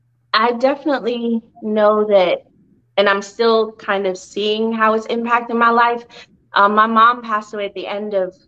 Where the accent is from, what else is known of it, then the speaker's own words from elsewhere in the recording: Miami, Florida, United States; also born or lived in Jamaica / Brooklyn; I grew up in Miami. So I was born in Jamaica. My family moved us to Brooklyn. Mm-hmm. Common thing, right? We lived there for a few years. And then we moved down to Miami. So that's where I was raised, 305.